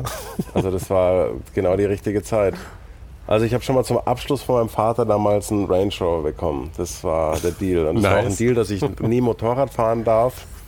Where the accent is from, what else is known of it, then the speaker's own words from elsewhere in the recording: Germany; now in England; Also als Deutscher in England, also ich war natürlich nur der Nazi.